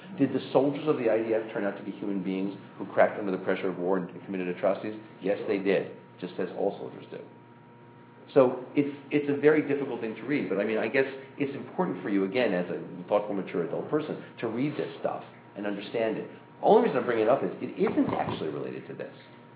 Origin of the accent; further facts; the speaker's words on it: United States; I'm a boring, dull, moderate, unpolitical American person.